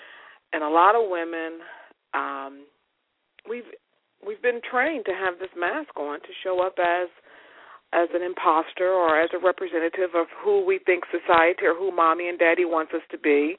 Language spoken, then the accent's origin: English; Chicago, Illinois, United States; I'm from Chicago originally, and so I came here for school, graduated